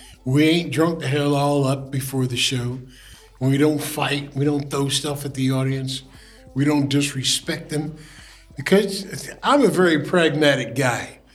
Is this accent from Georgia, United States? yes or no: no; Newark, New Jersey, United States; But for the first 9 years of my life, I grew up in Newark.